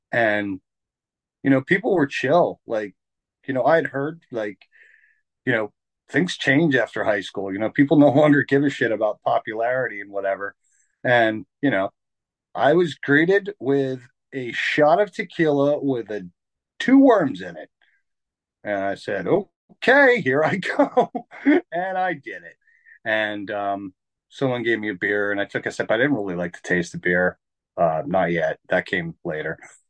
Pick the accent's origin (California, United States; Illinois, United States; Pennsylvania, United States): Pennsylvania, United States; Easton; I am from Easton, Pennsylvania, in the United States.